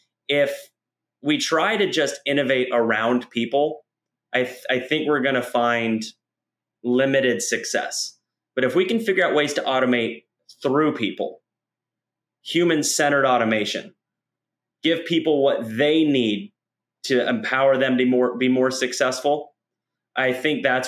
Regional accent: Kinston, North Carolina, United States; I was born in Kinston, North Carolina. My family was from the Midwest, but my dad took an opportunity with J.C. Howard in the late 80s, and we were there for all of the 90s.

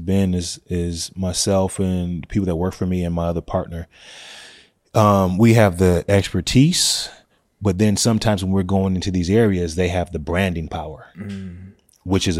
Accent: Minneapolis, Minnesota, United States; I'm from North Minneapolis, but mm-hmm. there's a North Minneapolis in every state.

